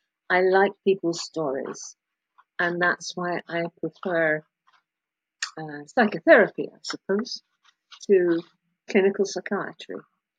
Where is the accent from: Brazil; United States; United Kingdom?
United Kingdom; Scotland; now in England; I'm a Scot, but I have worked all my life in England, I suppose, all my working life in England.